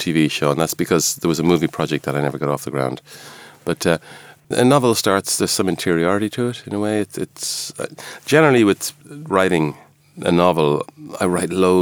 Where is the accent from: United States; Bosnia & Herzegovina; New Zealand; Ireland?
Ireland; County Dublin; also born or lived in Sligo; I mean, I was born in Sligo. I grew up in North County, Dublin.